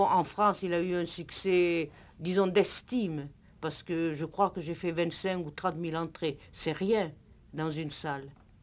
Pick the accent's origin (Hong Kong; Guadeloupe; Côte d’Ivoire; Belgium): Guadeloupe; Je suis guadeloupéenne, ça suffit.